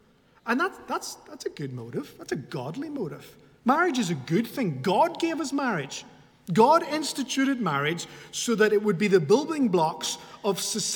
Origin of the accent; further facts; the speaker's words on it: Spain; I grew up in Spain, and in Spain, it was very common, certainly in my growing up years, to see women, mainly middle-aged and up, dressed in black all the time.